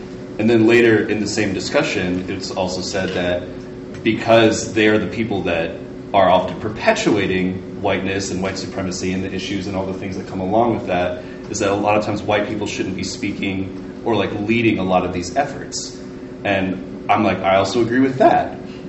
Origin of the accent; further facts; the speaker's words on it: Virginia, United States; I'm from Virginia, and so, you know, at the beginning of the year, our governor was embroiled in a bit of a scandal.